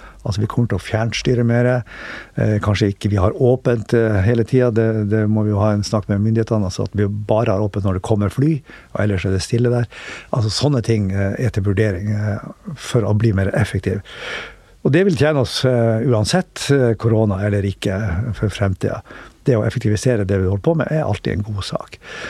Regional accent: Northern Norway, Norway; Altså, som nordlending så synes jeg at de går glipp av veldig mye, de som aldri har vært i Nord-Norge

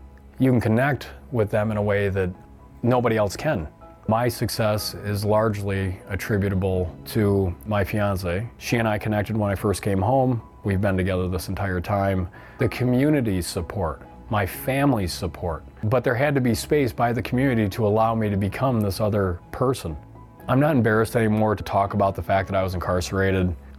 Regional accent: Bear, Wisconsin, United States; I grew up in Bear, Wisconsin.

